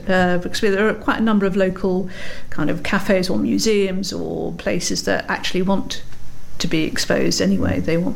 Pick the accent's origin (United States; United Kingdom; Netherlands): United Kingdom; London; now in Dorset, United Kingdom; I'm an incomer from London a while back, 7 years ago